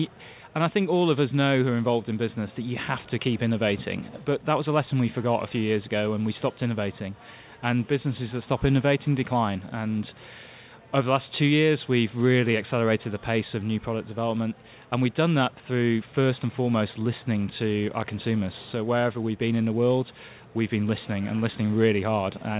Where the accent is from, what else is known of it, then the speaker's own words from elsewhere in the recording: England, United Kingdom; I'm from England.